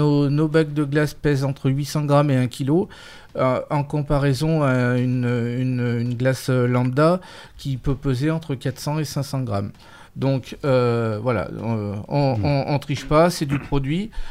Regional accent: France; on n'est pas américain, on est français et on veut rester dans la plus pure tradition

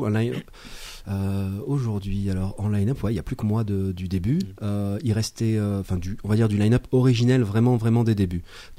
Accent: Lyon, Auvergne-Rhône-Alpes, France; Oui, mais non, en fait, enfin oui, on est lyonnais

